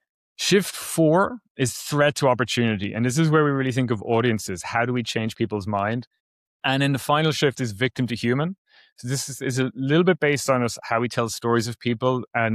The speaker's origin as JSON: {"language": "English", "country": "Ireland", "tie": "born or raised there", "said": "growing up in Ireland, people weren't really very receptive to this story"}